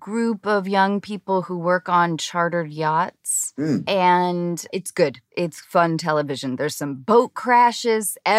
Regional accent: Seattle, Washington, United States; And I grew up in Seattle in the 80s and 90s, which felt very similar to maybe Nordic countries

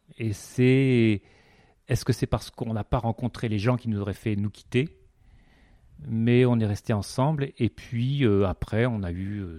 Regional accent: Paris, Île-de-France, France; quand on est parisien, qu'on a des enfants qui sont dans la pièce juste à côté

